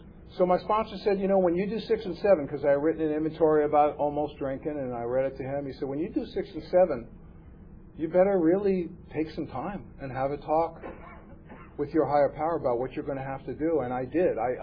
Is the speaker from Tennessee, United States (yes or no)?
no; New York City, New York, United States; there was a kid that where I grew up in the Bronx named Mark.